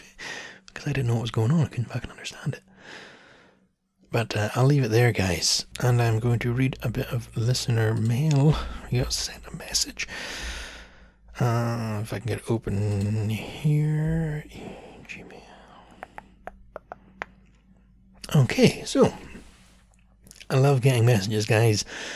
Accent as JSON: {"language": "English", "region": "Scotland", "country": "United Kingdom", "said": "Because we're Scottish, we don't bother. I don't think many Scottish folk actually bother at Burns night."}